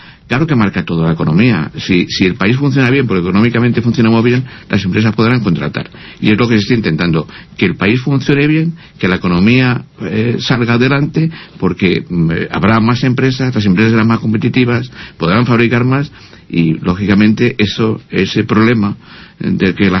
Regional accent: Pinto, Community of Madrid, Spain; yo vengo de Pinto y allí no ha habido absolutamente ningún caso

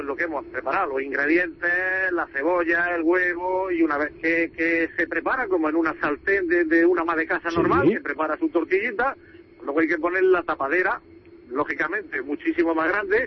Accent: Totana, Region of Murcia, Spain; somos de Totana, de Murcia.

